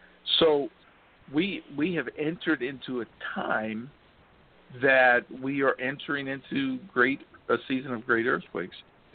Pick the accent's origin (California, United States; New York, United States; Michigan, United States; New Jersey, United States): California, United States; For instance, Larry, you mentioned I'm from California, lived there a good number of years, even though I escaped when I joined the military.